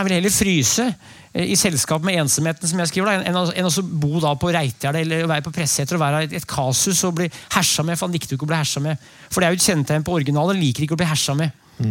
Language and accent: Norwegian; Brumunddal, Innlandet, Norway; I oppveksten I Brumunddal så det krydde, eller det krydde ikke men det var en god del sånne typer I Norge